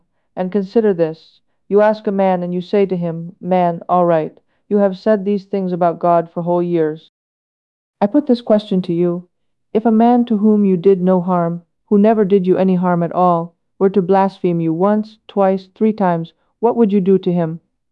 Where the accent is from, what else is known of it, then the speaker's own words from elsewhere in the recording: Greece; We came from Greece, and as we know, there we have more churches. We have the cassocks, we have monasteries, we have many things.